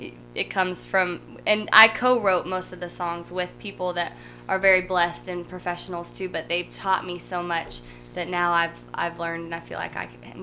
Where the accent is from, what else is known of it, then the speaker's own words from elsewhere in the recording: Midwest, United States; which I grew up in the Midwest, so I traveled around the Midwest.